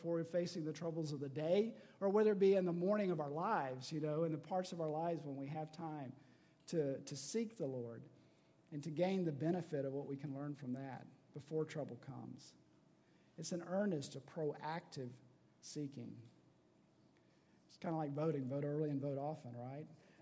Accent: Georgia, United States; But you know, we North Georgia folks, we grew up in the Chattahoochee National Forest.

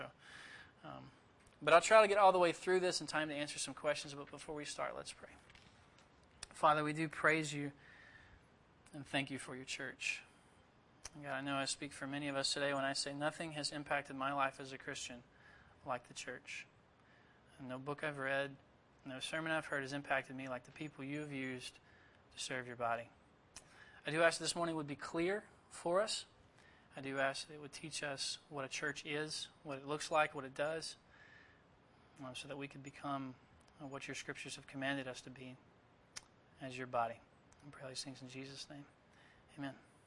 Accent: Tennessee, United States; I originally put this material together for a small group of believers in my hometown in Northwest Tennessee.

